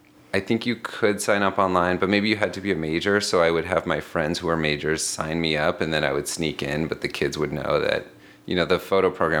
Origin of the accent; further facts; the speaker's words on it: Irvine, California, United States; An hour south. I'm from Irvine.